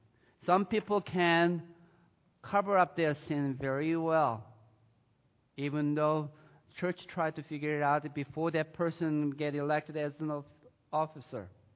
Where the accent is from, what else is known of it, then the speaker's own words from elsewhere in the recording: South Korea; now in United States; I came from the South Korea since 1981. I have a brother left there, older brother and his family.